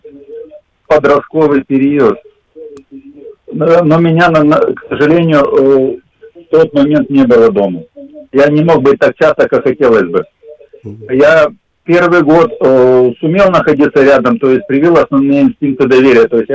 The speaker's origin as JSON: {"language": "Russian", "region": "Ural", "country": "Russia", "tie": "born or raised there", "said": "я родился и вырос на Урале"}